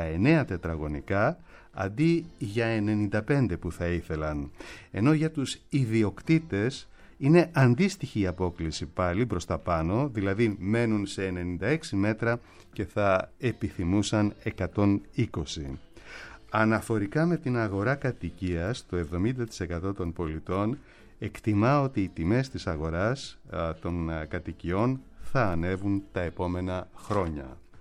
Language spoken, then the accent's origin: Greek; Greece; Όμως για μας, για τους Έλληνες, η πρόσβαση στην αγορά κατοικίας γίνεται σχεδόν αδύνατη